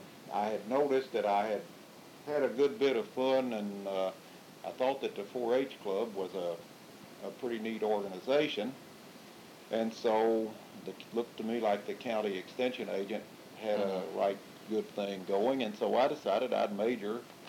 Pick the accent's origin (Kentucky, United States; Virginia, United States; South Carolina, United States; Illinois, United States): Kentucky, United States; Lawrenceburg; the U.S. Army Reserve moved a rifle company into Lawrenceburg, Kentucky, my hometown.